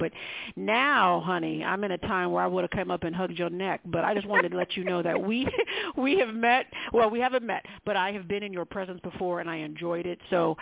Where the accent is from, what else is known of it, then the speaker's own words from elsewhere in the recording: Ohio, United States; When I was being recruited, growing up in Ohio, I always wanted to go to Ohio State because they were the big university in the state of Ohio